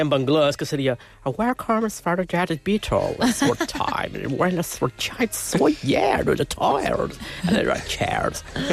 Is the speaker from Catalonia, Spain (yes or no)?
no; Banyalbufar, Balearic Islands, Spain; also born or lived in Palma; El meu poble és Banyalbufar. Però no dic que som d'allà perquè no vaig néixer ja allà. Jo som la primera generació de la meva família que va néixer ja a un hospital.